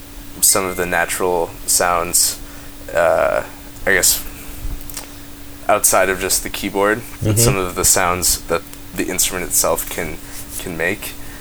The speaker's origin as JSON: {"language": "English", "town": "Madison", "region": "Wisconsin", "country": "United States", "said": "Yeah, I'm from Madison originally."}